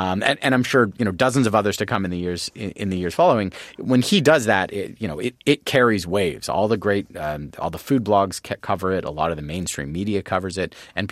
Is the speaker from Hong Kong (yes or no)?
no; Canada; So I'm from Canada.